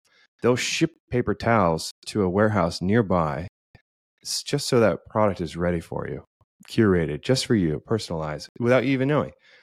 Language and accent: English; Florida, United States; Well, I grew up and live in Florida, and taking care of your beaches and your environment is something that is implanted in you as a kid